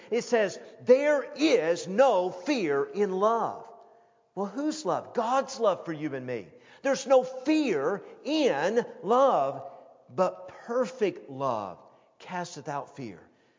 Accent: Powell, Tennessee, United States; We lived on a dead-end street growing up on Rollins Lane in Powell, Tennessee.

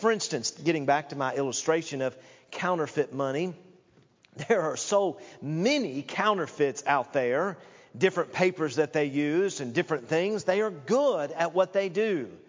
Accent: Knoxville, Tennessee, United States; My pastor used to say years ago as I grew up in Knoxville, Tennessee, he would say, the most dangerous error is that which is closest to the truth.

